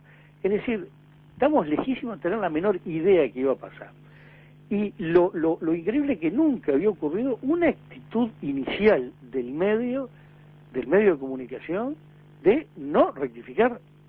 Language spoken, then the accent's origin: Spanish; Uruguay; somos los uruguayos.